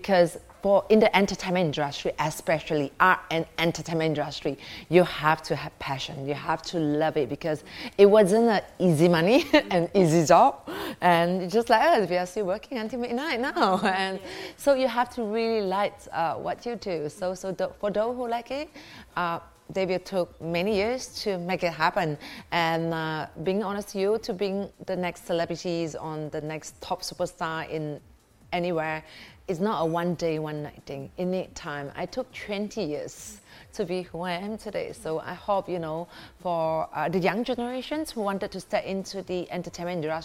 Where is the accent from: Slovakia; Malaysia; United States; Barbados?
Malaysia; That is the best part of being Malaysian